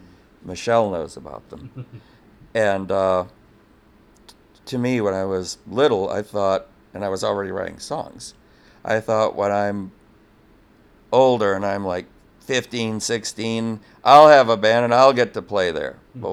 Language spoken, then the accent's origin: English; Harper Woods, Michigan, United States; I grew up in Harper Woods, and like 3-4 blocks down from our house was a rental hall called Harper Hall.